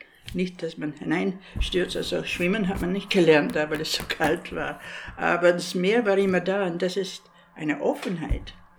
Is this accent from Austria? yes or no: no; Orkney, Scotland, United Kingdom; also born or lived in Shetland; now in Germany; Ich bin in Shetland geboren, Orkney aufgewachsen, aber die haben große Ähnlichkeiten.